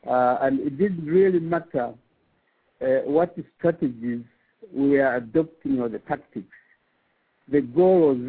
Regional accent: Canada; So really it was that fortune which I had of having a number of scholarships to study, abroad. I'm a Canadian

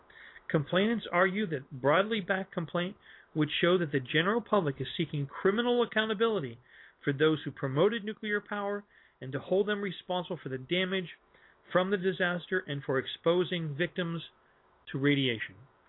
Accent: Northeast, United States; I come from union roots that go back a long ways. I hail from the Northeast.

